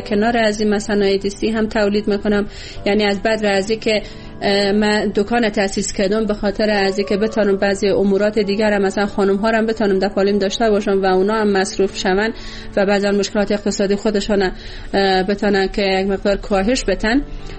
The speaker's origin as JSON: {"language": "Persian", "region": "Bamyan", "country": "Afghanistan", "tie": "born or raised there", "said": "و از کابل بعد از تقریبا 7 یا 8 ماهی که من در اونجا زندگی کردم، آمدم به ولایت خودم به بامیان"}